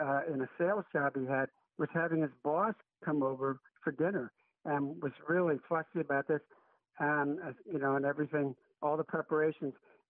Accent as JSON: {"language": "English", "town": "Philadelphia", "region": "Pennsylvania", "country": "United States", "tie": "born or raised there", "lives_now": "Madison, United States", "said": "I'm calling you from Madison, Wisconsin."}